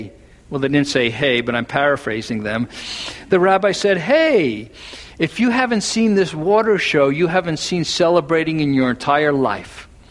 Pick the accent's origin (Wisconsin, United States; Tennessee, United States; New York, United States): New York, United States; New York City; now in California, United States; Forgive me, I'm from New York City. The wildest animal I ever saw growing up was a pigeon.